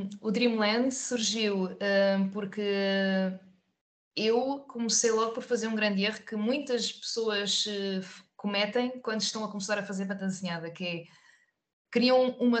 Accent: Portugal; Estamos em Portugal, somos portugueses.

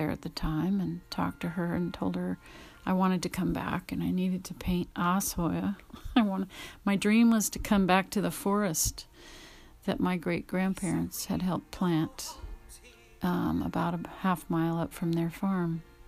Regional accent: Louisiana, United States; born there; now in California, United States; My parents were born here in California, and I was born in Louisiana on an Air Force base. My father was in the service.

